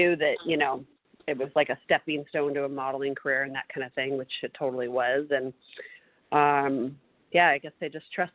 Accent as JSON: {"language": "English", "town": "Tacoma", "region": "Washington", "country": "United States", "tie": "born or raised there", "moved": "as an adult", "said": "I grew up in Tacoma, Washington, and then I moved to L.A. literally when I was 18 to start modeling and acting."}